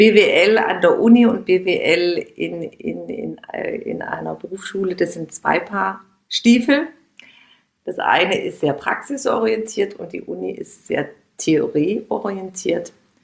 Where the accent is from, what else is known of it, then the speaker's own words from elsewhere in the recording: Heilbronn, Baden-Württemberg, Germany; Da gab es zwei kleine Lädchen bei uns in meiner Heimatstadt in Heilbronn